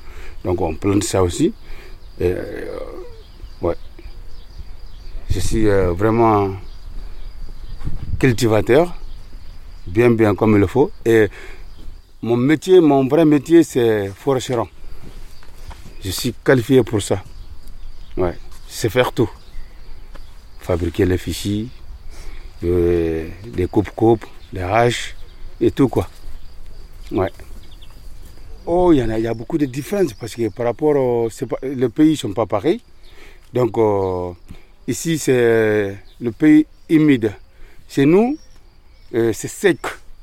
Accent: Guinea; Au pays, en Afrique, parce que moi je suis guinéen.

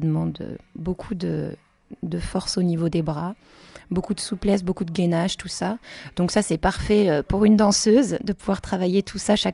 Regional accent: Blois, Centre-Val de Loire, France; Je suis blaisoise, je suis née à Blois

